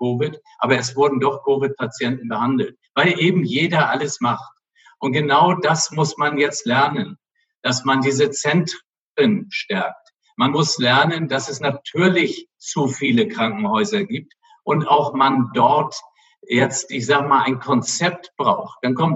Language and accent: German; Flensburg, Schleswig-Holstein, Germany; meine Mutter war Dänin und deswegen habe ich auch nach Skandinavien so ein bisschen Beziehung und bin da ja auch mehr oder weniger an der Grenze aufgewachsen in Flensburg